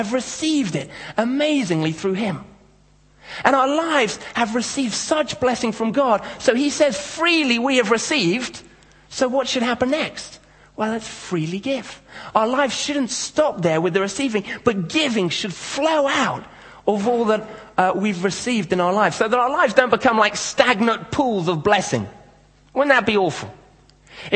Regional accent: Nairobi, Kenya; when I was growing up in Africa, in Kenya. I grew up in Nairobi, which is a big kind of cosmopolitan city. A lot of very wealthy people, a lot of very poor people.

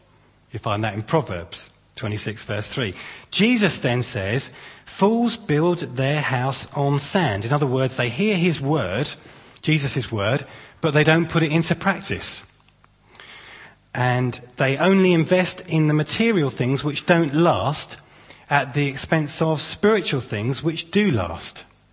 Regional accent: Chichester, South East England, United Kingdom; Well, it's already been said that I'm from Chichester.

